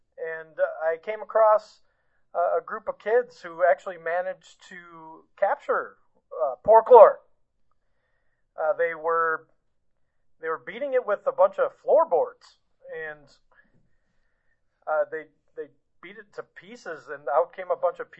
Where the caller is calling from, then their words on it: Houston, Texas, United States; from Houston.